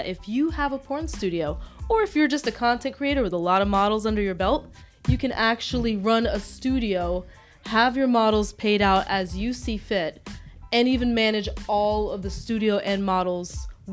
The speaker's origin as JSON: {"language": "English", "town": "Englewood", "region": "New Jersey", "country": "United States", "said": "I'm from Englewood, New Jersey, and I work as chief marketing officer of a new tech startup called CanBased."}